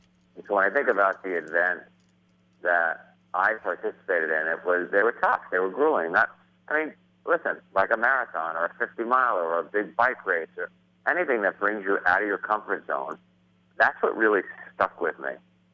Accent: Queens, New York, United States; I'm from Queens, right? I don't have experience with this.

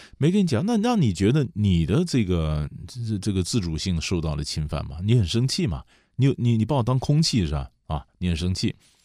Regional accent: China; 我们中国人有时候不大会用啊

